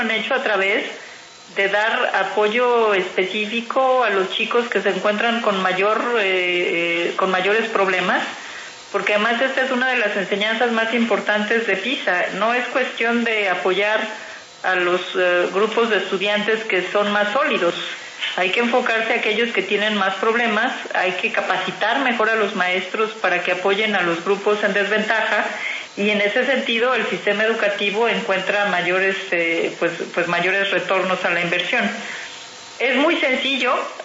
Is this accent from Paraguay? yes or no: no; Mexico; porque yo soy mexicana, nosotros estábamos también siempre a la cola.